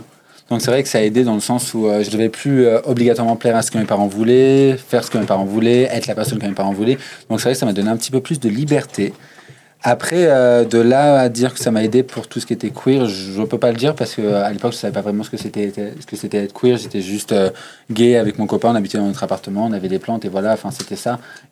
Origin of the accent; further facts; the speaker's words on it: Chambéry, Auvergne-Rhône-Alpes, France; moi, je viens d'un petit coin reculé qui s'appelle la Savoie, du coup, le 73, dans l'est de la France. Je viens de Chambéry. Et je suis ici pour mes études depuis 7 ans maintenant.